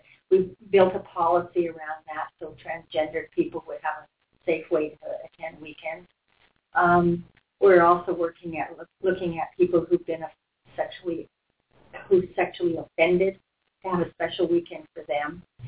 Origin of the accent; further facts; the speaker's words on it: Canada; Well, I'm the Canadian on that team.